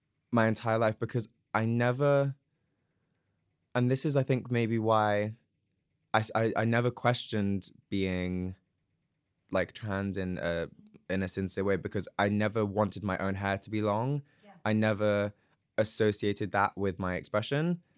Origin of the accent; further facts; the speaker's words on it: South East England, United Kingdom; I grew up in Sussex. I went to school a little bit further south in Brighton.